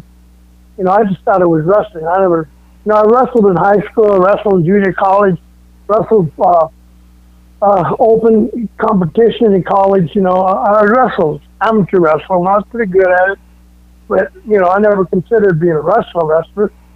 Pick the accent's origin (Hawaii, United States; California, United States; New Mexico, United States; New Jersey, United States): California, United States; San Jose; also born or lived in El Paso; I grew up in San Jose. I was from El Paso, moved to San Jose, California